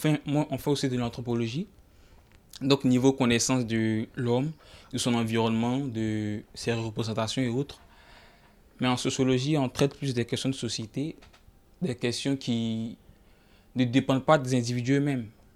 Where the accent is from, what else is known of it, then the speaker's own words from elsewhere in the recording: Côte d’Ivoire; now in Tours, France; Je viens de Côte d'Ivoire, c'est-à-dire je suis étranger.